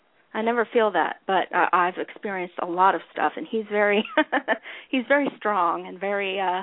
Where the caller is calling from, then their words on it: Ohio, United States; Hi, John. … I'm from Ohio.